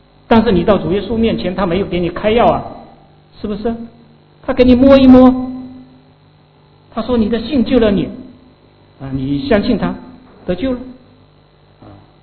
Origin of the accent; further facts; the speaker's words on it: South China, China; now in Sydney, Australia; 我的老家是在南方，那里非常的炎热和潮湿，我们家又是住在西南，太阳晒风又吹不过来